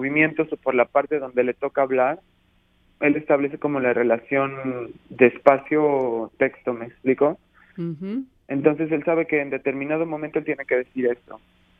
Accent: Mexico; now in Montreal, Canada; de donde yo vengo de México, es una zona turística.

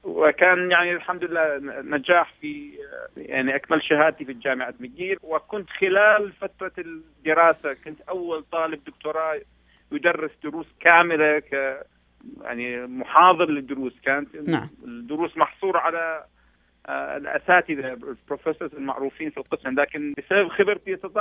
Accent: Iraq; moved away as an adult; now in Canada; لكن الظروف السياسية جعلت المستحيل أن يقبلوني أو يقدموا لي هذه الفرصة كعراقي

